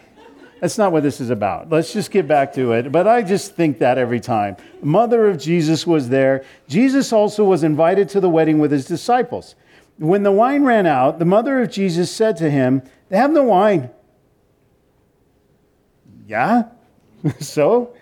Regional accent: Seattle, Washington, United States; we're from Seattle, my wife and I, Eugenie and I, we're from Seattle.

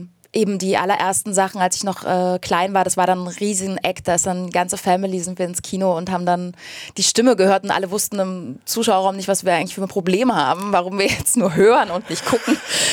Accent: Berlin, Germany; Also ich als Berlinerin fühle mich hier sehr wohl und es ist eine tolle Stadt

